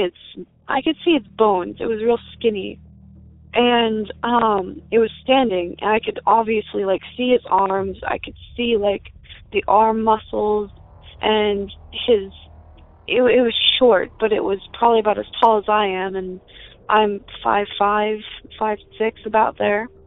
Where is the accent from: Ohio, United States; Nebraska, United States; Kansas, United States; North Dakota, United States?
Ohio, United States; Cincinnati; I'm from rural Cincinnati, Ohio, just outside of Bethel. Now, my family, they come from the Kentucky Appalachian Mountains, and of course, we're very superstitious people